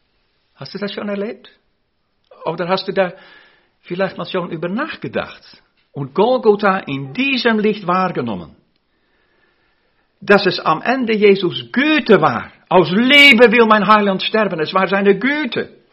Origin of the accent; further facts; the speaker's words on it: Rotterdam, South Holland, Netherlands; German is a second language; Im Museum bei uns in Rotterdam gab es einige von diese Bilder.